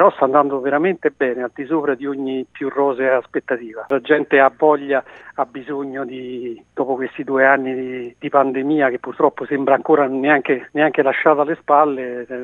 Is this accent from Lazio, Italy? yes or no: yes; Latina, Lazio, Italy; noi siamo di Latina e ci mettiamo poco a riorganizzare la cosa